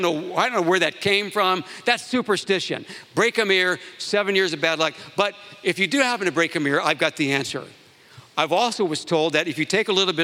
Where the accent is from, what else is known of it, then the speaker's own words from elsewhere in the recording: United States; So I'm an American, I'm from the United States.